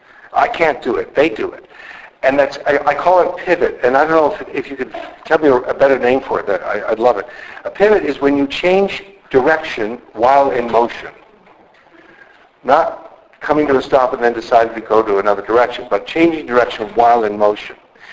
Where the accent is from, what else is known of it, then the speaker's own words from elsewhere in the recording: Germany; first language German; English is a second language; Both my parents are German. English is my second language. German was my first language. And as a German, I get an almost erotic satisfaction out of making checklists and then crossing them off.